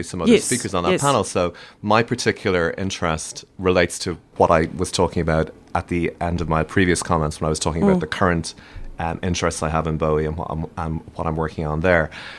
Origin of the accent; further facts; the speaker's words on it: Dublin, Leinster, Ireland; As a kid growing up in Dublin in the 70s, which was not such a great time to be growing up in many ways